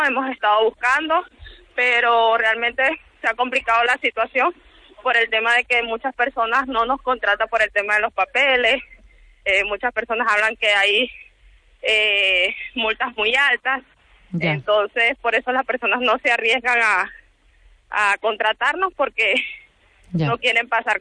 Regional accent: Venezuela; moved away as an adult; yo que vengo de Venezuela, obviamente muchos saben la situación en la que está el país. Yo tuve que emigrar a la edad de 22 años

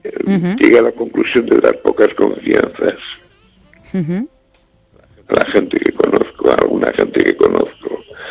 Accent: Pontevedra, Galicia, Spain; soy de Pontevedra.

